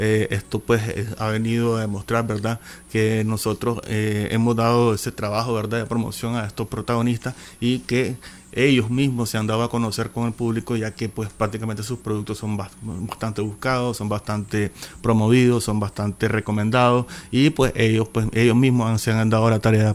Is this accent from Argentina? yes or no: no; Nicaragua; eso es lo que nos caracteriza como nicaragüenses